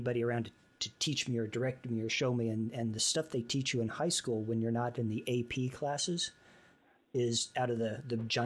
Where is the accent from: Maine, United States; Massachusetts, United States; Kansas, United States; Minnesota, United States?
Kansas, United States; Dodge City; I guess the reason it's so important to me is because I grew up out in Dodge City, Kansas, so there were no writers out there.